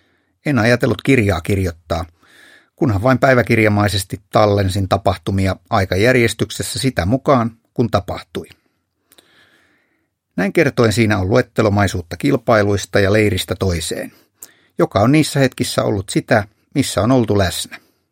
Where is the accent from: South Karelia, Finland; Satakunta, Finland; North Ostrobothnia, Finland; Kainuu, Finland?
Kainuu, Finland; Kajaani; also born or lived in Piikkiö; Lapsuus ja nuoruus Kajaanissa ja Piikkiössä. … Synnyin Kajaanissa 1965.